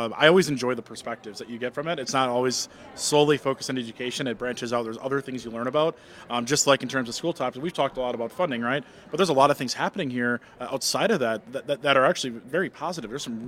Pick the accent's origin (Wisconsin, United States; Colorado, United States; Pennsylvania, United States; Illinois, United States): Wisconsin, United States; My hometown of Kidat has really invested in their portion of their tech ed space